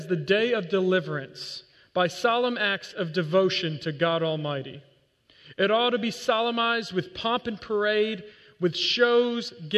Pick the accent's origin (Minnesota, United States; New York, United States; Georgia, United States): New York, United States; I grew up in New York, so just to be clear